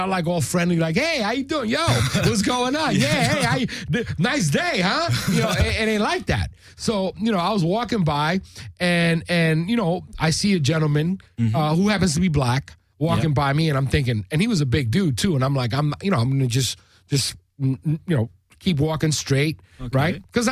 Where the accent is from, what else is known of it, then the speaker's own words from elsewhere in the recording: New York, United States; also born or lived in Los Angeles; And I was born and raised in New York. Uh-huh. You know, I mean, I spent the better part of 40 years of my life in New York.